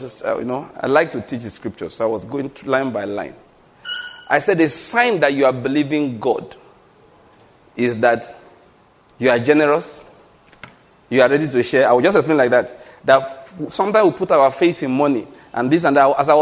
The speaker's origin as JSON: {"language": "English", "region": "Ondo", "country": "Nigeria", "said": "Ordinary, I'm a man from Ondo State, naturally speaking. If you read the Bible, my Hittiteness and my Amoriteness is Ondo State."}